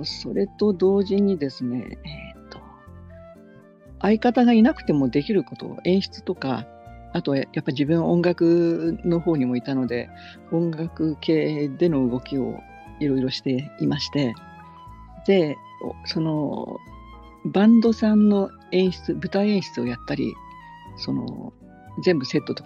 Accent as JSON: {"language": "Japanese", "region": "Kagoshima", "country": "Japan", "moved": "as an adult", "lives_now": "Tokyo, Japan", "said": "鹿児島出身ですけれど、はい、進学はもう東京だったので、そこからあとはずっと東京で活動していて、で、2000年くらいまで東京でずっとやってたんですけど"}